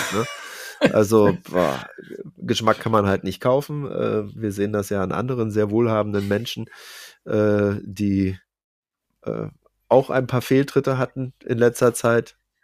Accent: Berlin, Germany; Ich bin Neuköllner, ich darf das sagen. Ich bin in Neukölln geboren.

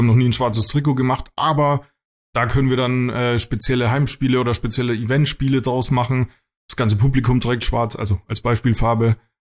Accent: Würzburg, Bavaria, Germany; ich komme aus Würzburg

